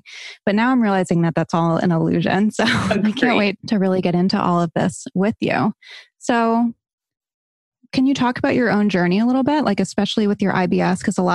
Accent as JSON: {"language": "English", "town": "Barrington", "region": "Rhode Island", "country": "United States", "said": "I'm from Barrington."}